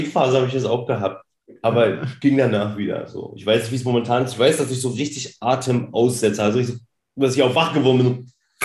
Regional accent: Saxony-Anhalt, Germany; ich komme näher Magdeburg, Salzwedel.

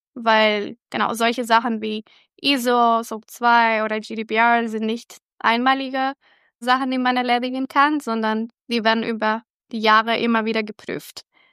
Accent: El Salvador; now in Germany; Ich komme ursprünglich aus El Salvador, bin in Deutschland schon seit 12 Jahren circa.

